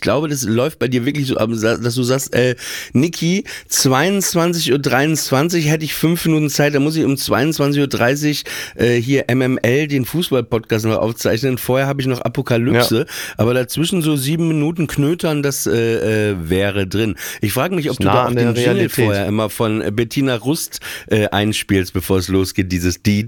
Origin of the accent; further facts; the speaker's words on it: Papenburg, Lower Saxony, Germany; Ich komme aus Papenburg im Emsland, ja. Da wo Tarantino halt nie war.